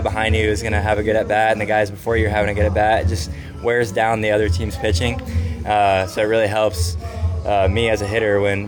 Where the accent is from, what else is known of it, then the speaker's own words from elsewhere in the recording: Dallas, Texas, United States; Yeah, so I played hockey all the way up through high school. I loved hockey.